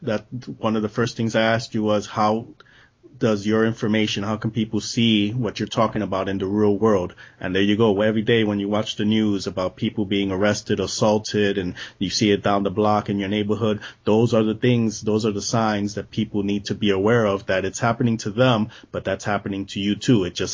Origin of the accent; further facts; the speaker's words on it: Phoenix, Arizona, United States; from Phoenix, and my website's freeyourmindaz.com.